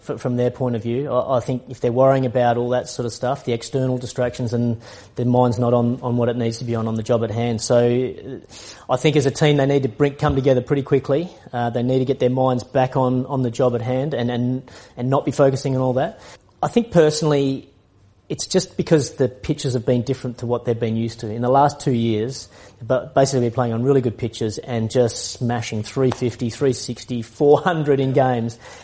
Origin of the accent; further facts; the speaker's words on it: Australia; More than an Australian sitting here, I can tell you.